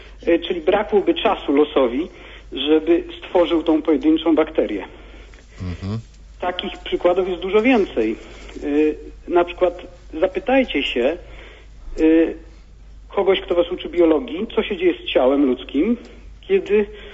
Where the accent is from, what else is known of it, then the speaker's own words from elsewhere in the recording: Greater Poland Voivodeship, Poland; now in Warsaw, Poland; Jestem lekarzem, mieszkam w Warszawie, pochodzę z Wielkopolski.